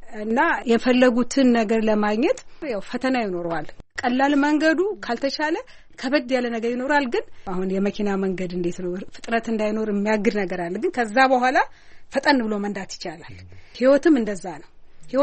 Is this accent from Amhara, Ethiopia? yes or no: yes; Dessie, Amhara, Ethiopia; also born or lived in Asella / Finote Selam / Addis Ababa; የተወለድኩት አሰላ ነው፣ ግን 2 ዓመት ሲሆነኝ አባቴ የፖሊስ አባል ስለነበረ መቀየር ነበረበት። ስለዚህ ትምህርት የጀመርኩት ደሴ ቴጌመነ ትምህርት ቤት፣ ከዛ ቀጥሎ ወደ ፍኖተ ሰላም ጎጃም፣ ከዛ መጨረሻ ላይ አዲስ አበባ ነው አጠናቀቅኩት ትምህርቴን።